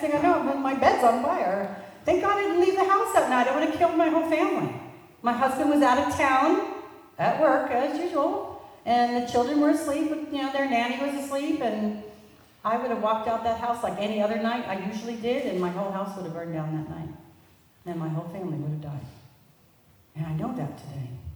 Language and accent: English; United States; I'm sorry. I'm American. What do you expect? Just chalk it up to being an American.